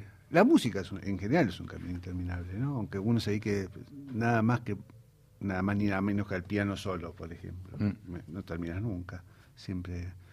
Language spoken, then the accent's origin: Spanish; Argentina